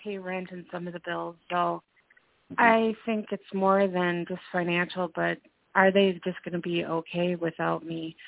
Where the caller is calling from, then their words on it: Minnesota, United States; calling from Minnesota.